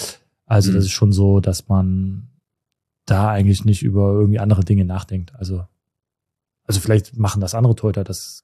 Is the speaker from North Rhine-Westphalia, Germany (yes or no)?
yes; Cologne, North Rhine-Westphalia, Germany; Aber für mich als Kölner natürlich eine tolle Sache gewesen.